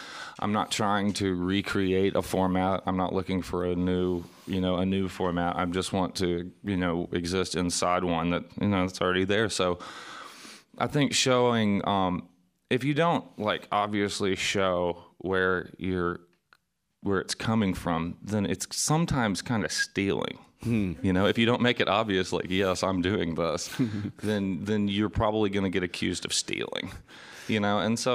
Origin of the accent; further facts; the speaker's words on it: the South, United States; from my frame is growing up in the South